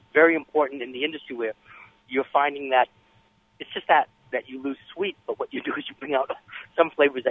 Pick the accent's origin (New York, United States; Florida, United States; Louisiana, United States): New York, United States; Coney Island; I grew up in Coney Island, the sweet capital of the world back in the 50s.